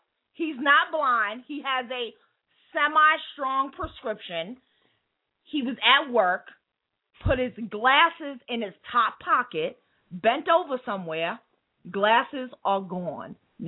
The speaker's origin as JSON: {"language": "English", "region": "New York", "country": "United States", "said": "Because I am a New Yorker."}